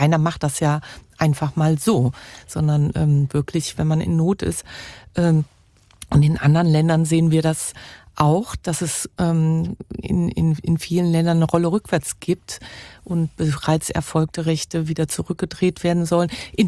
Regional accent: Cologne, North Rhine-Westphalia, Germany; born or raised there

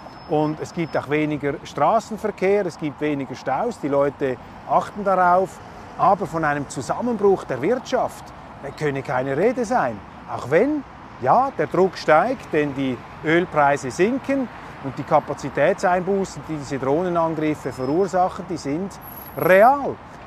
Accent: Switzerland; Als Schweizer haben wir nur Partei zu ergreifen für die Schweiz.

